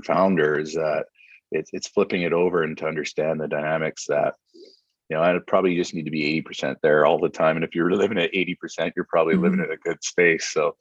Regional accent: British Columbia, Canada; I think as a British Columbian, oh, just gratitude. We are so lucky to live on this spot on the planet.

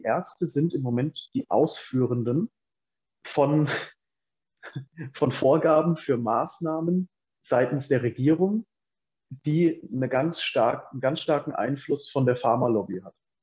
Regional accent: Worms, Rhineland-Palatinate, Germany; Aber wenn ich jetzt aus meiner Heimatstadt das berichten kann, das ist Worms am Rhein

